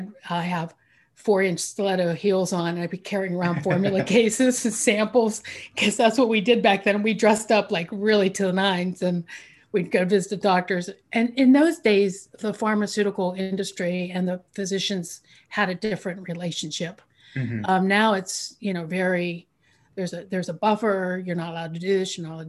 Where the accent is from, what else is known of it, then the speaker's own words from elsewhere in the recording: Pennsylvania, United States; So to start with, I grew up outside of Pittsburgh, and I was the first in my family to go to college